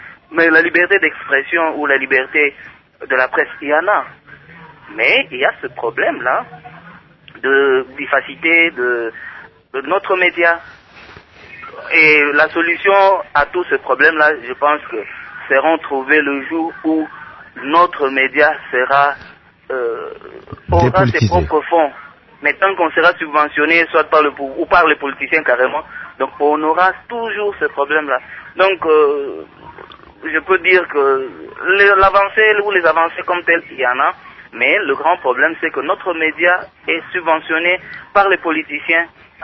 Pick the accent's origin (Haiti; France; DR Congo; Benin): DR Congo; Kinshasa; moi je viens de Kinshasa